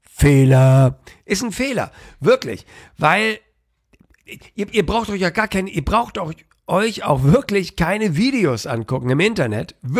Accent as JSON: {"language": "German", "region": "Hamburg", "country": "Germany", "said": "als Hamburger"}